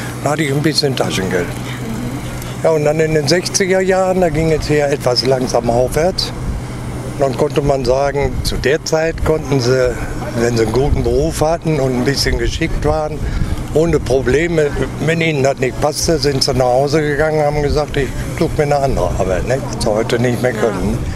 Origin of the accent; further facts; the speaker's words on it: Neudorf, Germany; Ich bin aber in Neudorf groß geworden und bin erst hier 1959 in der Stadt. Nein, da bin ich nach Beek. Ne? Und dann sind wir später in der Stadt.